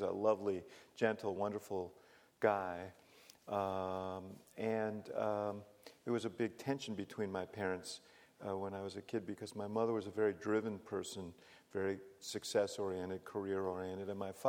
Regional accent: New York City, New York, United States; I grew up in New York City. My father was an immigrant from Eastern Europe and came here when he was 12 years old

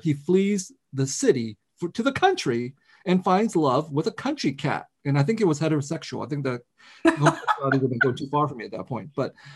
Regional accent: Vietnam; I come from Vietnam. My parents actually were born under French colonization.

